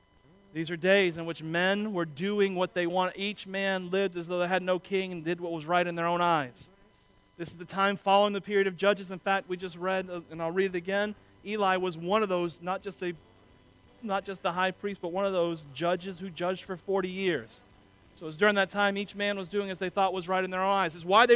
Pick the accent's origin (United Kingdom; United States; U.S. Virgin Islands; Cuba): Cuba; I'm from Cuba. Forgive me. Spain was my motherland.